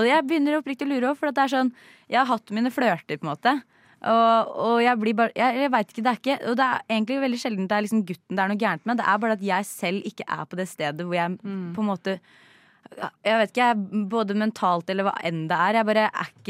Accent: Elverum, Innlandet, Norway; nå jeg ganske ferdig med å være i hjembyen min

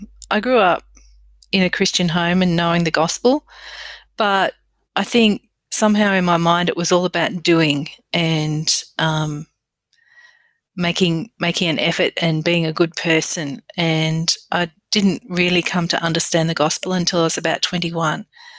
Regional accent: Blaxland, New South Wales, Australia; I grew up in the Lower Blue Mountains in Blacksland. And, back then it was much more of a village than it is today. But it was a lovely place to grow up.

